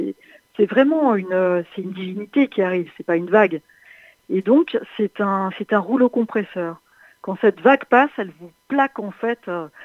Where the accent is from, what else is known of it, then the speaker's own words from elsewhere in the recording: Auvergne-Rhône-Alpes, France; Je suis reliée à l'eau depuis la Loire près de laquelle je suis née, où j'ai grandi, parce que je suis née en Auvergne.